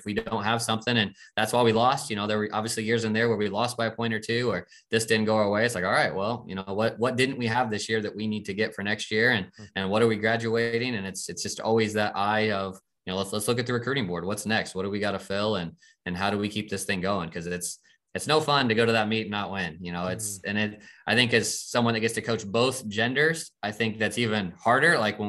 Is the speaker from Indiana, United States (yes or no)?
yes; Fort Wayne, Indiana, United States; I grew up in Fort Wayne. My wife's family's from less than 3 hours away from here. And so we're in a unique situation that I get to do all this in my home city.